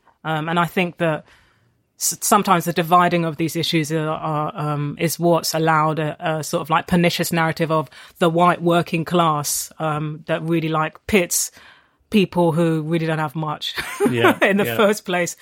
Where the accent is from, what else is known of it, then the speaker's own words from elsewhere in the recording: London, United Kingdom; we were both two kids with single mums, you know, growing up in South London.